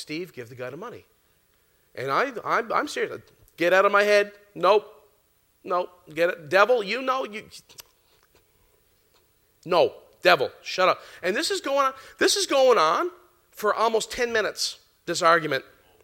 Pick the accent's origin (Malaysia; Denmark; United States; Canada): Canada; You know, we're from Canada.